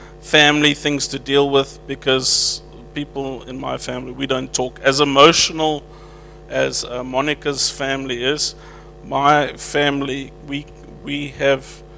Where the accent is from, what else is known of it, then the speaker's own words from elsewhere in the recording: Germiston, Gauteng, South Africa; born there; also born or lived in Stilfontein / Barberton / Dar es Salaam; so I was born in Johannesburg in Germiston, and I lived there, I know, gosh. And I lived there for 4 years, and then my family moved to Stilfontein. We lived there for a year, and then we moved to Barberton in Mpumalanga.